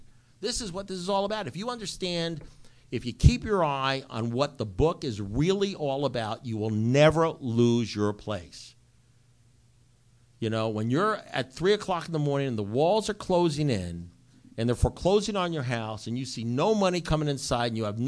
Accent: New York, United States; I'm originally from New York and brought up in a family up in New York, Jewish kid, bar mitzvah, all that sort of stuff.

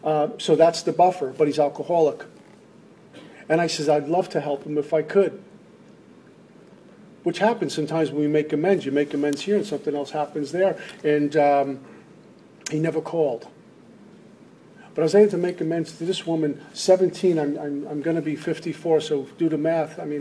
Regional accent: Brooklyn, New York, United States; I'm schmuck kid from Brooklyn with 25 years sober.

